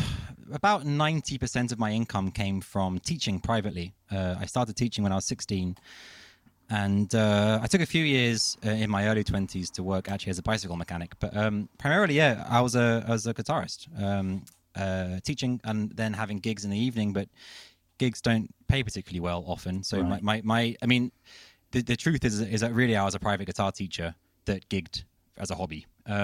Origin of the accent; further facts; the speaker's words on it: London, United Kingdom; moved away as an adult; now in Copenhagen, Denmark; I'm a Londoner. I was kind of born and raised in London, and I moved to Copenhagen, I think 8 years ago.